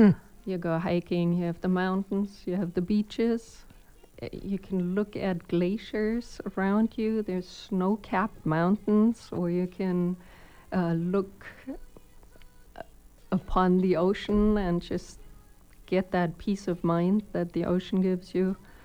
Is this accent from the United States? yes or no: no; Germany; moved away; Anymore when I go back and visit my family, I'm originally from Germany.